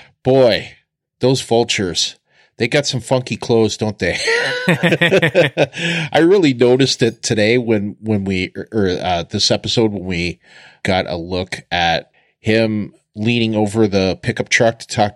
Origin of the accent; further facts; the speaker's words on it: Canada; moved away; I'm kind of a weird Canadian because I'm Canadian, but not, you know, haven't lived in Canada now for almost 18 years. So, but I'm still technically Canadian.